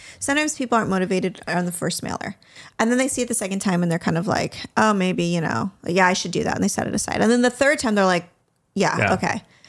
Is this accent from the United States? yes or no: yes; California, United States; Anyway, I grew up in Southern California, though, so...